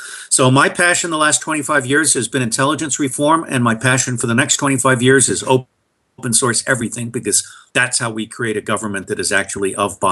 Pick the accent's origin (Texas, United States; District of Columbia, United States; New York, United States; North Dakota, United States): New York, United States; born there; also born or lived in Latin America / Asia; I was born in New York, but I lived overseas for the first 20 years of my life as the son of an oil engineer, 10 years in Latin America, 10 years in Asia.